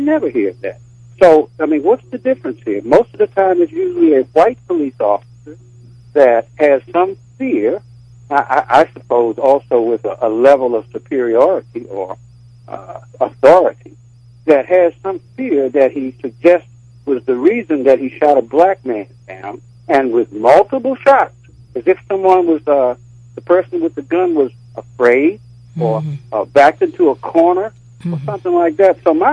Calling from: Virginia, United States; I'm calling from Virginia.

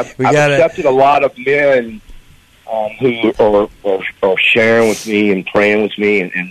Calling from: Mechanicsville, Virginia, United States; Mechanicsville, Virginia.

